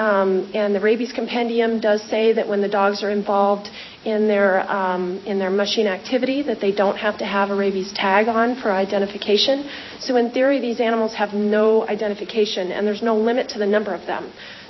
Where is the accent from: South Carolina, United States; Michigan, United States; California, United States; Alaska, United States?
Alaska, United States; Petersville; I was raised in Petersville in the Upper Susitna Valley, And I am a veterinarian currently working in this area